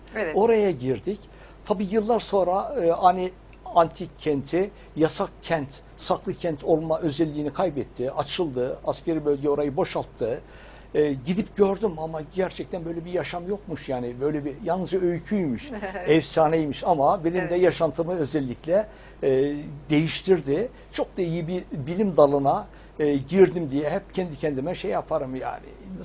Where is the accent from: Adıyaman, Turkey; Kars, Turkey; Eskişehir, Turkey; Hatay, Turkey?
Kars, Turkey; Ben o bölgenin, ben Karslıyım. Yani evet. Kars doğumluyum. Böyle bir coğrafyada doğduğum için de kendimi hep mutlu hissederim.